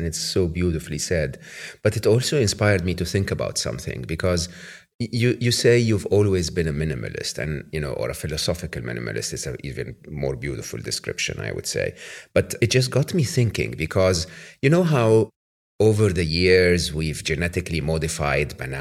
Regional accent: Egypt; English is a second language; moved away as an adult; in my home country where I was born in Egypt

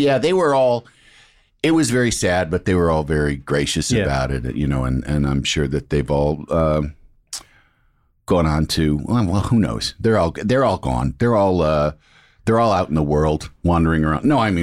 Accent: Illinois, United States; I'm from Illinois. I'm from the Midwest.

